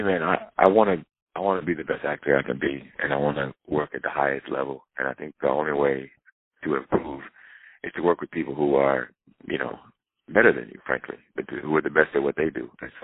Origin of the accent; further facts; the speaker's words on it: the South, United States; And so, you know, thinking about where I grew up in the South, I think that that's true there too